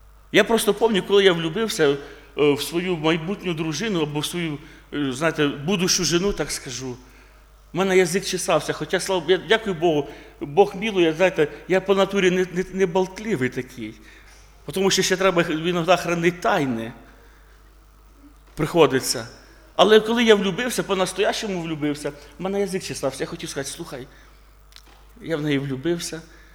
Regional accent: Poltava Oblast, Ukraine; also born or lived in Kalyta; З півроку до 6 років я тут виріс в Калиті. Є таке Калита, да? Я там жив з батьками, потім переїхали ми в Полтавську область.

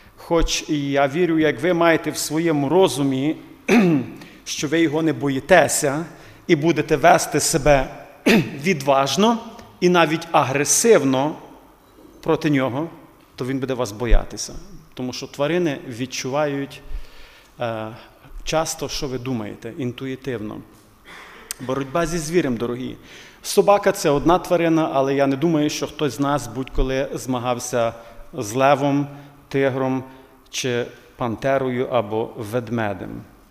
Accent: Ternopil Oblast, Ukraine; also born or lived in Western Ukraine; я із Західної України, народився в Тернопільській області, в сім'ї вчителів з двома сестрами.

